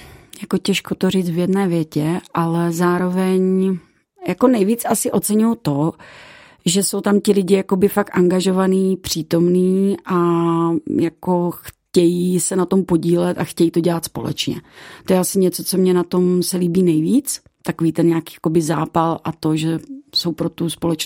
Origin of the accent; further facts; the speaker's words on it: Brno, South Moravian Region, Czechia; protože já jsem z Brna, tak říkám, to asi jako nevíde.